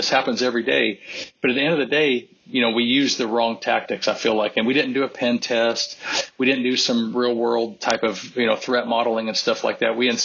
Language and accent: English; Missouri, United States; I'm from Missouri. It's all show me, right?